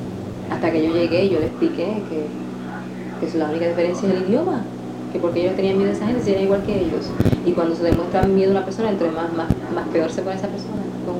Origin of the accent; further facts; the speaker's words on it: Puerto Rico; moved away; Cuando vinimos de Puerto Rico, nosotros abandonamos todo, mi mamá dejó todo ahí en Puerto Rico porque pensaba que iban a regresar